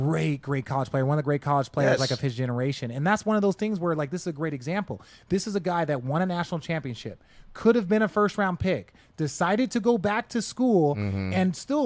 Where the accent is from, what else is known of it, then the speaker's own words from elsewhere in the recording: Glendale, Arizona, United States; I grew up in Glendale.